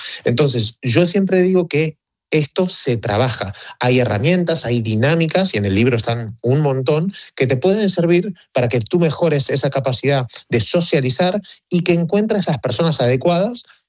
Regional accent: Argentina; moved away; also born or lived in Barcelona / Costa Rica / Indonesia; yo soy argentino, hace 22 años que vivo fuera de Argentina, entre medio he vivido en Barcelona, en Costa Rica, en Indonesia

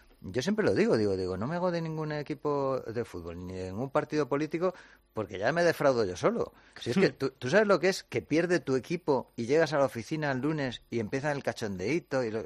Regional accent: Spain; Yo soy el español más extraño que hay.

